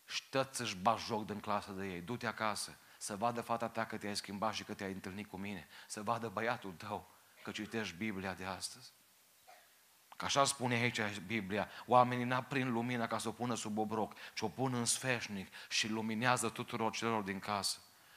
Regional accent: Romania

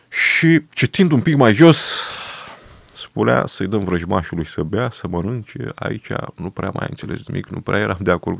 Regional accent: Șuțești, Romania; also born or lived in Deva; Eu sunt din comuna Șuțești, județul Brăila, născut în Deva Hunedoara. Părinții mei de origine comuna Șuțești, numai că tatăl meu a lucrat în mină și m-am născut la Deva.

